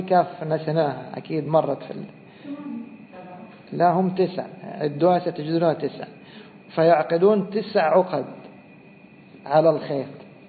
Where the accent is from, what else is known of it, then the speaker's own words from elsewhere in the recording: Egypt; خاصة مثلا عندنا في مصر دوما يقولون: إيش؟ ها؟ والنبي والنبي والنبي كذا